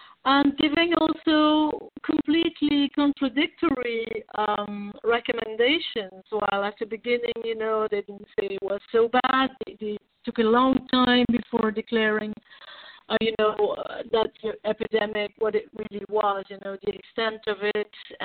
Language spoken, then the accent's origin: English; Belgium; and I'm from Belgium